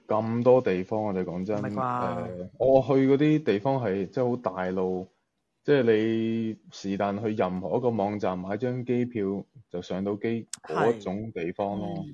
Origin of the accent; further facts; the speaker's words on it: Hong Kong; 咁即我都想知道身为一个香港人咩叫快乐国家呢样嘢